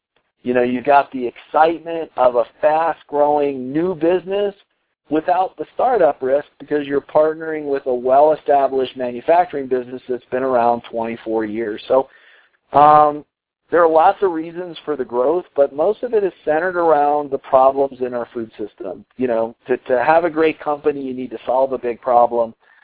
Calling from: Colorado, United States; I'm calling in from Colorado.

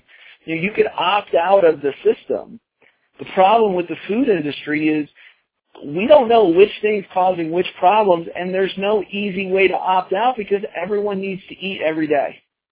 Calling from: Colorado, United States; I'm calling in from Colorado tonight.

